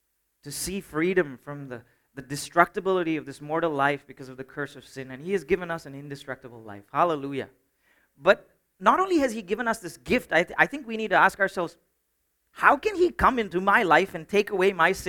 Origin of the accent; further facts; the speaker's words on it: India; I didn't even know, as an Indian citizen, there are some places where I can't go, even with my Indian passport.